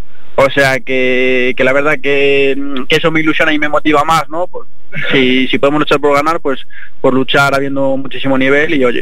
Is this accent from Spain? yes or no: yes; Arteixo, Galicia, Spain; para mí es un orgullo llevar a mi pueblo por todo el mundo.